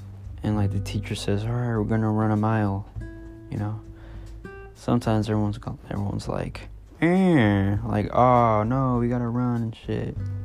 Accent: California, United States; I'm from California.

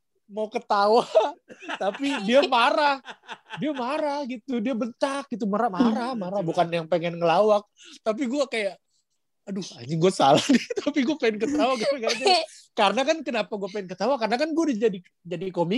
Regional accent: Jakarta, Indonesia; jadi gue ada darah Jawanya, cuman karena gue lahir dan besar di Betawi, gue gak bisa bahasa Jawa.

